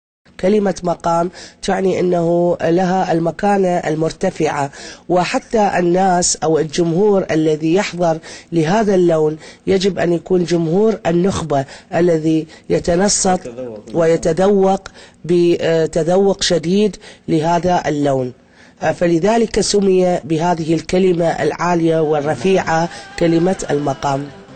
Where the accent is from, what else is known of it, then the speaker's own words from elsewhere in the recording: Iraq; إحنا كمجتمع عراقي عربي مسلم